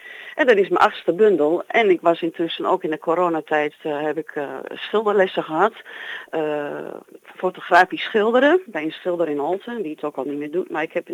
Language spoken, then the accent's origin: Dutch; Holten, Overijssel, Netherlands; now in Goor, Netherlands; Dialect ben ik mee opgegroeid. Ik kom uit Holten oorspronkelijk. Ja. Ik woon al heel lang in Goor. Mijn moeder kwam uit Markelo.